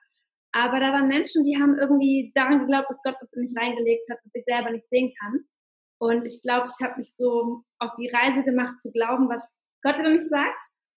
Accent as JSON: {"language": "German", "region": "Hamburg", "country": "Germany", "said": "Ich komme aus Hamburg, das habt ihr jetzt gerade schon gehört wahrscheinlich. Und genau, wohne hier mit meiner kleinen Familie in einer schönen Wohnung."}